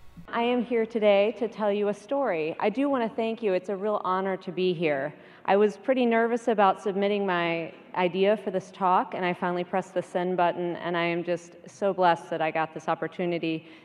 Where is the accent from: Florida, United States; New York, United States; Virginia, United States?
Virginia, United States; Roanoke; so we decided to take a chance on my hometown of Roanoke, Virginia. Now, Roanoke is gorgeous. It's small, it's in the mountains.